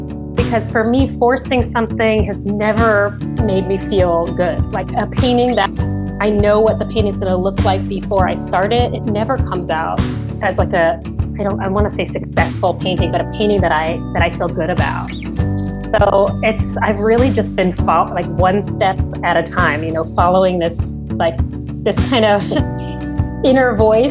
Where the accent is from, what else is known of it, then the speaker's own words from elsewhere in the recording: Brooklyn, New York, United States; also born or lived in New Jersey; So I was born in Brooklyn, and my parents left Brooklyn and moved to New Jersey, about 45 minutes out of the city.